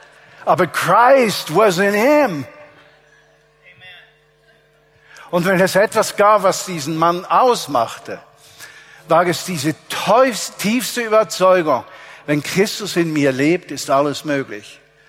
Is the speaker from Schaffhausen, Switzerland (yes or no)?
no; Zurich, Switzerland; ich, kleiner Zürcher, Seebub, vom Zürichsee, geboren im Kreis 4, Schärpeviertel